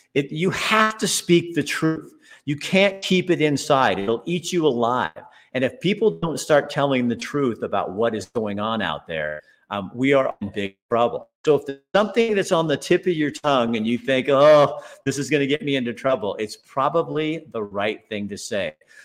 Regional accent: Oregon, United States; this could happen in my home state. Just surprised the hell out of me. And today, a group of people who obviously are somewhat like-minded to me filed a lawsuit against the state of Oregon

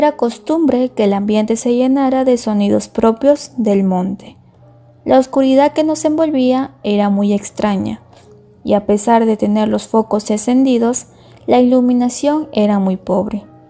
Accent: Ciudad Mante, Tamaulipas, Mexico; now in General Zuazua, Mexico; Vivo en General Suazúa, Nuevo León, pero nací y crecí en Ciudad Amante, en el estado de Tamaulipas, México.

